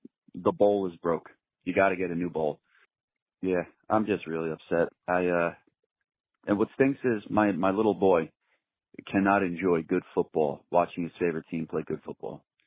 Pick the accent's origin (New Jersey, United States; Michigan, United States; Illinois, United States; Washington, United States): New Jersey, United States; So we went to the game, being that we're from Jersey.